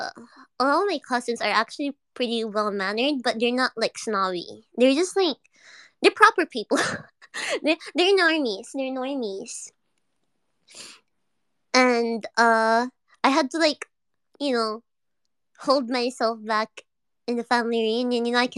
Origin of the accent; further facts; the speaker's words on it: Philippines; "Oh, I'm from the Philippines."